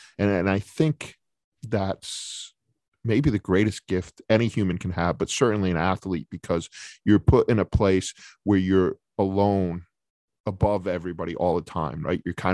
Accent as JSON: {"language": "English", "region": "New England", "country": "United States", "tie": "born or raised there", "said": "and I was a young lad growing up in New England."}